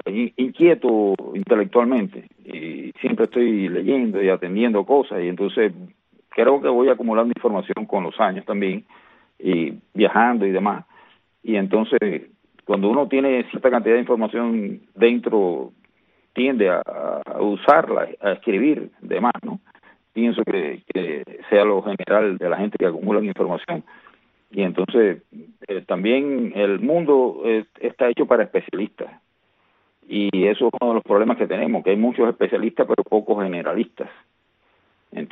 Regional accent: Santa Clara, Villa Clara, Cuba; Yo soy de Santa Clara.

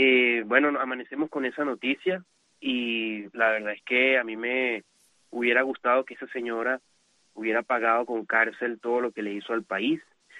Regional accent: Venezuela; la idea es que nosotros tengamos como venezolanos que luchar lo suficiente

